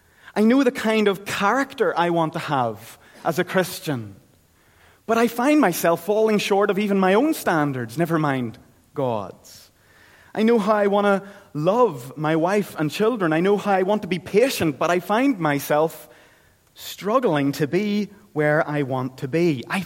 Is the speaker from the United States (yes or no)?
no; Ireland; kind of like my home country. Ireland got divided into Northern Ireland and the Republic of Ireland.